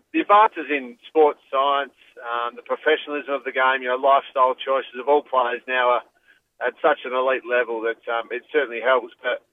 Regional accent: Adelaide, South Australia, Australia; when I was younger, growing up in Adelaide

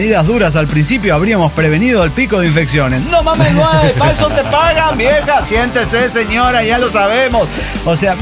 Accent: Peru; Porque soy peruana.

